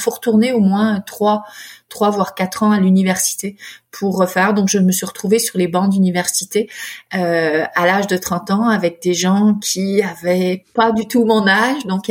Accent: France; born there; moved away as an adult; je suis née en France.

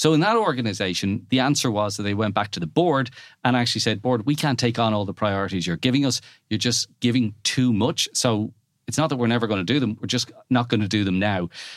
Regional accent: Ireland; Now, being Irish and cynical, I was kind of going, I wonder, is this American, and kind of overplaying it a bit.

